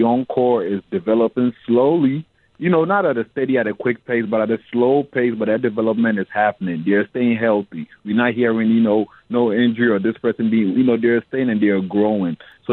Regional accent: Ghana; now in Nashville, United States; I'm originally from Ghana, West Africa.

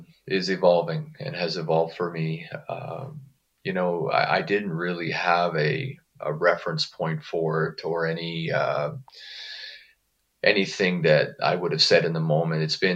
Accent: Canada; now in California, United States; Although I'm living in California currently, I am Canadian.

